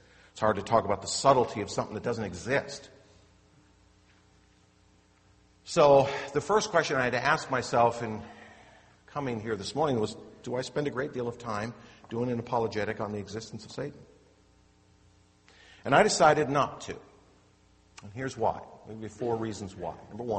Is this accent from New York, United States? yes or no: no; Kansas, United States; I am not, as you know, a Southern Baptist. I'm from Kansas